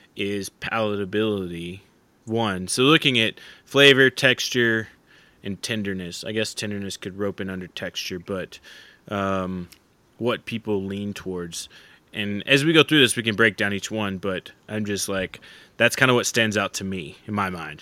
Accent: Oklahoma, United States; because growing up in Oklahoma, it was still that traditional

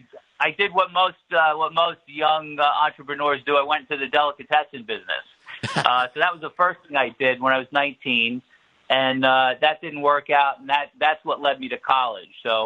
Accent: Brooklyn, New York, United States; I grew up in Brooklyn in Marine Park. It's a neighborhood kind of near Sheepshead Bay.

